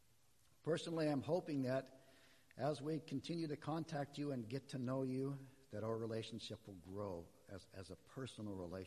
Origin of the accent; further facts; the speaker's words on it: Spokane, Washington, United States; I grew up in Spokane in a Christian home, and my mother and father were school teachers, both of them.